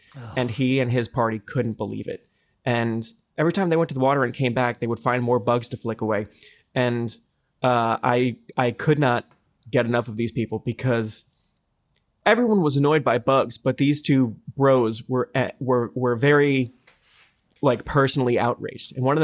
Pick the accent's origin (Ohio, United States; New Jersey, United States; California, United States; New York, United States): New Jersey, United States; and this is very much a tangent to for a Jersey Shore rat like me